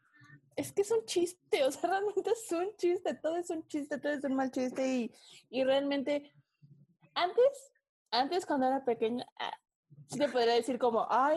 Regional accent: Mexico City, Mexico; No, soy chilanga, ¿qué hubo?

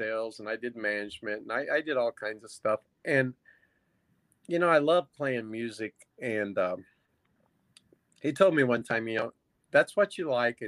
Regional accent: Eldon, Missouri, United States; I'm an only child, so, you know, a lot of people, oh, yeah, only child. I grew up in Eldon, up by Eldon, Missouri, right. Up by Lake of the Ozarks.

